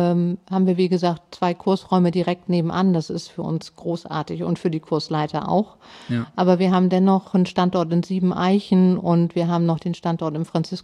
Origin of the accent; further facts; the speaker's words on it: Hamburg, Germany; Ich komme aus Hamburg und bin in Harburg aufgewachsen.